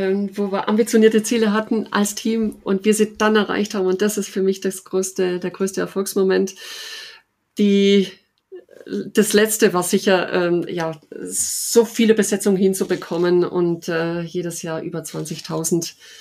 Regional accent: Baden-Württemberg, Germany; mein anderer Lieblingsort ist Oberschwaben. Das ist meine Heimat, wie man sicherlich hört.

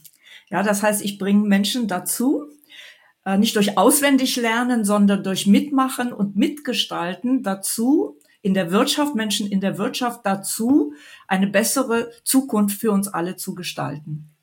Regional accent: Mönchengladbach, North Rhine-Westphalia, Germany; born there; now in Munich, Germany; als ich zurückkam, wohin denn dann? Und da kam nur München in Frage. Gebürtig bin ich aus Mönchengladbach.

